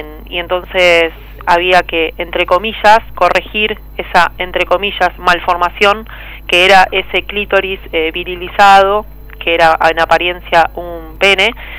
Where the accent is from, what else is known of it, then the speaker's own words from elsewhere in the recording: La Plata, Buenos Aires Province, Argentina; born there; Mirá, yo nací en La Plata el 5 de octubre de 1981